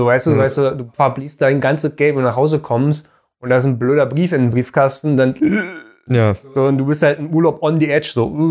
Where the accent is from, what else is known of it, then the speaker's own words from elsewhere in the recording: Berlin, Germany; wir als Berliner, wir sind erstmal Stadtkinder. Also um uns herum ist nur Beton.